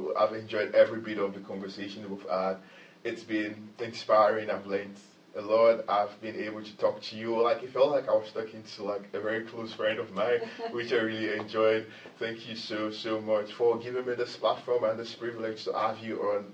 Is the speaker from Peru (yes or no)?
no; Glasgow, Scotland, United Kingdom; I'm first human before I'm Glaswegian. I'm first human before I'm